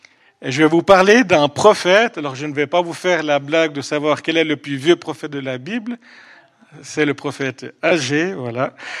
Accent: Vaud, Switzerland; Donc, je fais des allers-retours entre Yverdon et Genève. Donc, je suis plutôt issu du Nord-Vaudois.

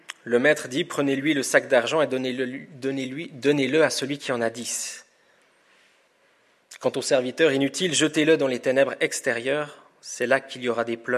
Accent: Switzerland; Peut-être que je vais vous décevoir en tant que Suisse

